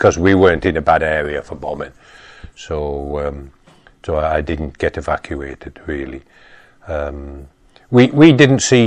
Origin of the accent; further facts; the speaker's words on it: Huddersfield, Yorkshire and the Humber, United Kingdom; I grew up in Huddersfield in Yorkshire.